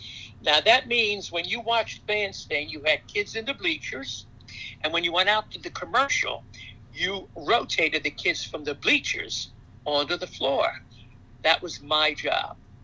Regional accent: Philadelphia, Pennsylvania, United States; born there; You know, I was born in 1940. I was born in South Philadelphia.

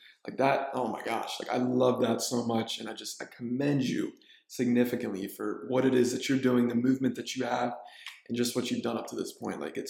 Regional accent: East Coast, United States; now in Los Angeles, United States; because I'm from the East Coast and I know what that's like, you know?

